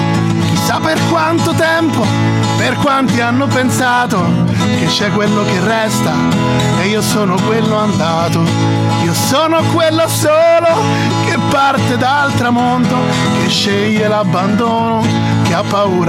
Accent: Naples, Campania, Italy; da napoletano ho saputo magari essere più inventivo e fantasioso.

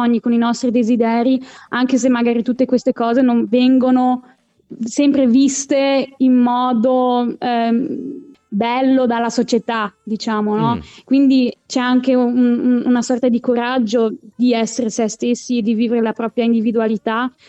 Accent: Merano, Trentino-Alto Adige, Italy; Io sono dell'Alto Adige, di Merano. Di Merano, non Milano

